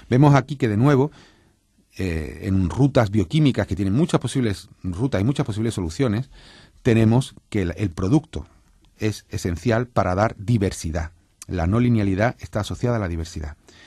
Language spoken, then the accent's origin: Spanish; Cádiz, Andalusia, Spain; por ejemplo, yo soy de Cádiz.